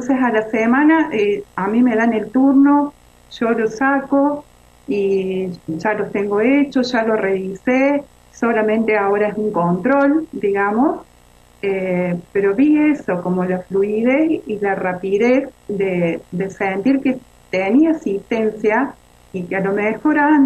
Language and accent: Spanish; Río Tercero, Córdoba, Argentina; soy de Río Tercero, provincia de Córdoba.